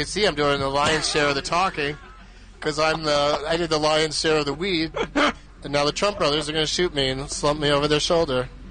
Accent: San Diego, California, United States; I'm from San Diego originally, and so I went to Comic-Con when I was a kid

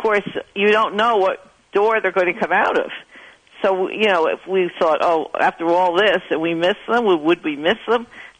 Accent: Connecticut, United States; I'm from Connecticut, and we're an hour away.

